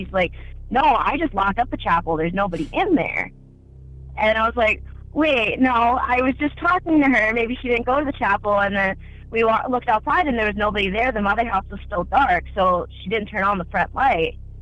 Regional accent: Pennsylvania, United States

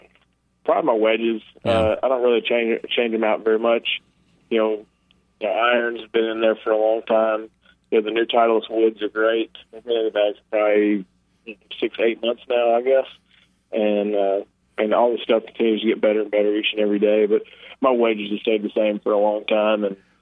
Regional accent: New England, United States; born there; now in Scottsdale, United States; I was born in New England and proud Patriots, Red Sox, and, you know, just New England sports fan in general.

